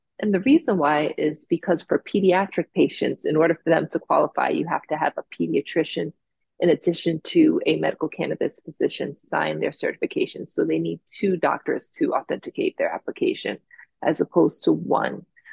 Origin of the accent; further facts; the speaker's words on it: Jamaica; Me being from Jamaica and growing up in the West Indies, culturally, we used cannabis in many different delivery methods